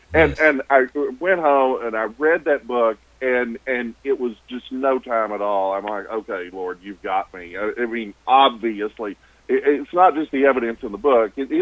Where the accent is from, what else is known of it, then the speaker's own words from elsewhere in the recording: Arkadelphia, Arkansas, United States; Well, I grew up in Arkadelphia